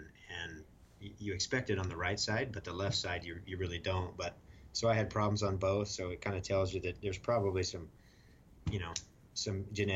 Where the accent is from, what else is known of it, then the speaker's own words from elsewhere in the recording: Kansas, United States; Yeah, I grew up in Western Kansas, small town. Town had about 300 people.